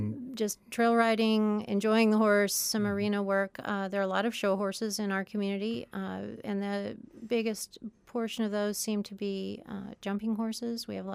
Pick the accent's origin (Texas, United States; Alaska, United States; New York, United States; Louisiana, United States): Alaska, United States; Anchorage; I grew up in Anchorage and I had horses as a kid